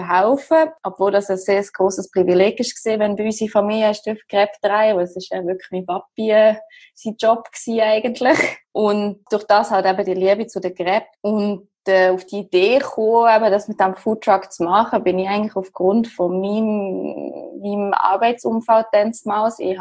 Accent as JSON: {"language": "German", "country": "Germany", "moved": "yes", "lives_now": "Switzerland", "said": "mein Background ist, dass ich seit jetzt mittlerweile 15 Jahren in der Schweiz lebe. Ich bin ursprünglich aus Deutschland. Mein Vater ist Franzose."}